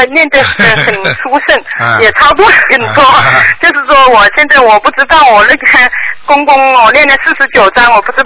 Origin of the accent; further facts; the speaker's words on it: Yueyang, Hunan, China; now in Beijing, China; 后来我现在我闺女在和儿子在北京工作，我就在北京来了，我家乡是湖南岳阳